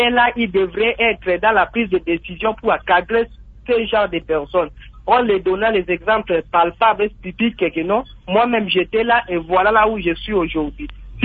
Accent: Tshuapa, DR Congo; now in Mbandaka, DR Congo; Moi, je suis originaire de la province de la Tchouapa, mais je vis actuellement en Mbandaka.

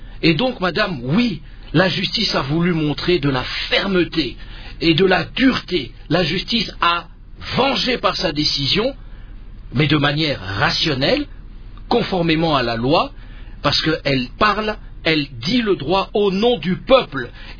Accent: Kongo Central, DR Congo; Moi je suis du Congo central, mais je souffre à cause de ce qui se passe au Congo, en RDC.

